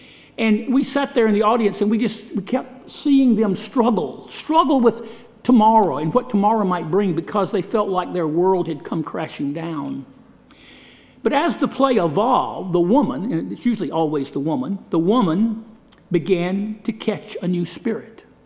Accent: Washington, Georgia, United States; I kind of felt sorry for the people from Lincolnton because they were born in Lincolnton and not Washington or Tignall or Rail or Sharon. But I was born in Washington, so I came to Mercer sight unseen.

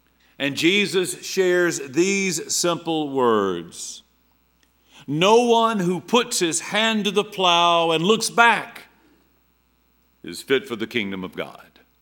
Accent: Eatonton, Georgia, United States; Now, I'm from Middle Georgia, Eatonton, Georgia. We have rolling clay hills there.

